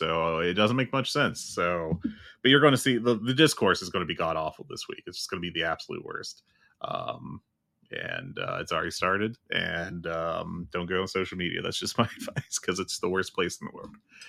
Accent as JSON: {"language": "English", "region": "West Virginia", "country": "United States", "tie": "born or raised there"}